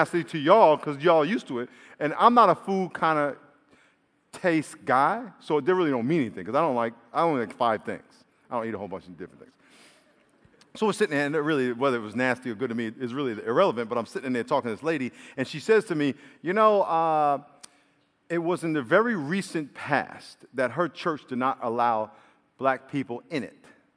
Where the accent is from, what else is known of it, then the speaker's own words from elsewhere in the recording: New York, United States; And I grew up in New York, so the South, to me, growing up in New York, was a place that was scary because of all the racial stuff that I grew up with.